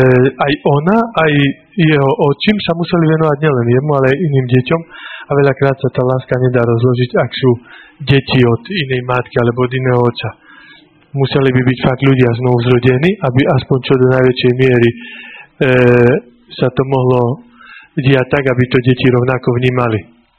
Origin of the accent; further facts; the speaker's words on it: Bardejov, Prešov Region, Slovakia; born there; narodil som sa v roku 1970 v Bardiove.